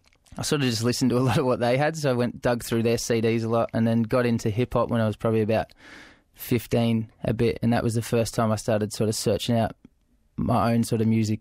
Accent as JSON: {"language": "English", "town": "Melbourne", "region": "Victoria", "country": "Australia", "said": "I'm an MC from Melbourne. I'm 24 years old"}